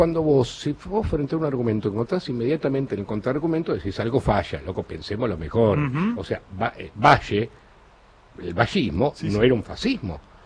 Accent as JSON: {"language": "Spanish", "country": "Argentina"}